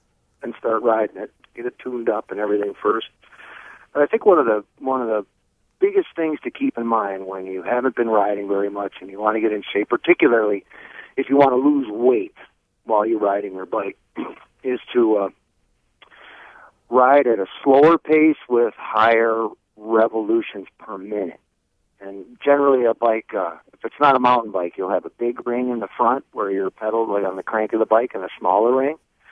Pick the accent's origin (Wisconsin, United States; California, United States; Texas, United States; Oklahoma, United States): Wisconsin, United States; Menomonee Falls; I grew up riding bikes in the Kettle Moraine outside of Menominee Falls and Hubertus and such